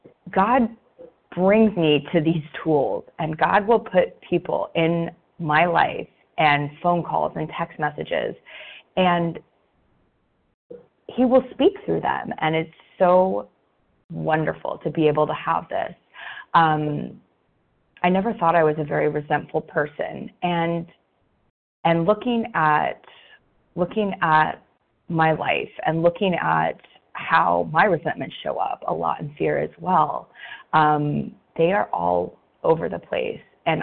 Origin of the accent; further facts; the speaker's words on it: California, United States; I'm from Southern California.